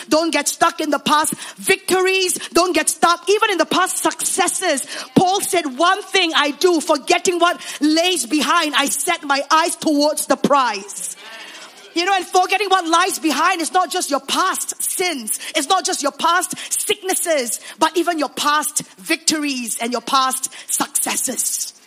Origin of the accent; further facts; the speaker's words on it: Singapore; now in Malaysia; I've lived in Sarawak for the last 11 years of my life. And so I am more Sarawakian than I'm Singaporean, really.